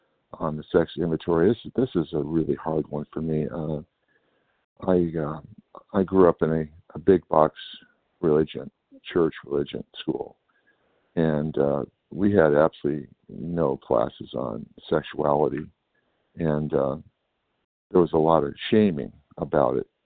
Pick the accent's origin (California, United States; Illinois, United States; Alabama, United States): California, United States; I'm from Northern California.